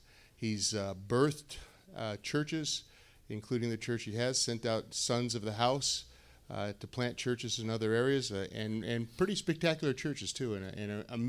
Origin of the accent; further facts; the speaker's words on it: Phoenix, Arizona, United States; That's where I was raised. And it is one of the best cities in the world.